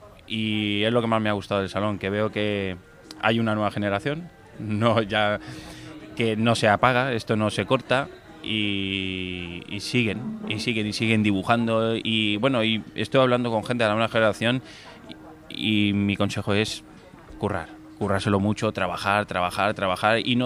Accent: Elche, Valencian Community, Spain; Por mi zona, yo soy de Elche, Alicante

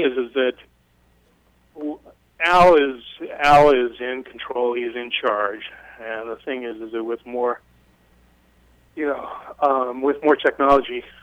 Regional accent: California, United States; And the weirdest thing is that it was in my hometown.

